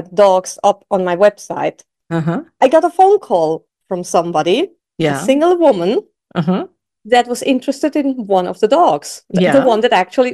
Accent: Switzerland; look, I'm from Switzerland.

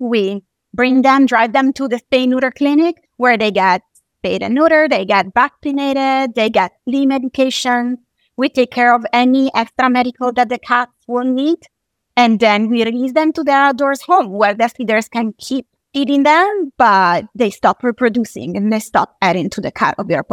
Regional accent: Italy; English is a second language; moved away as an adult; also born or lived in Miami; now in United States; I grew up in Italy. I moved to the U.S. when I was in my early 20s. Lived in Miami for a very long time. And when I moved to California

